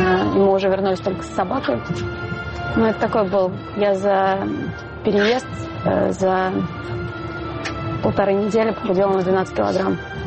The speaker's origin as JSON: {"language": "Russian", "country": "Estonia", "moved": "yes", "lives_now": "Russia", "said": "Едем в город, в который я приехала из Эстонии."}